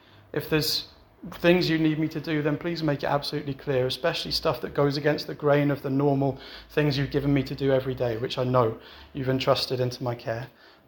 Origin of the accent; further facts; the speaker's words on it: United Kingdom; I wouldn't do it openly and brazenly, obviously, we're British.